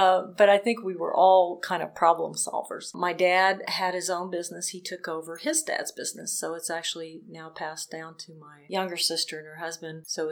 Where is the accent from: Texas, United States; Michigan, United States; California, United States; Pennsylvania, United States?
Texas, United States; Hallettsville; So I grew up in Hallettsville, Texas, which is a town of 20.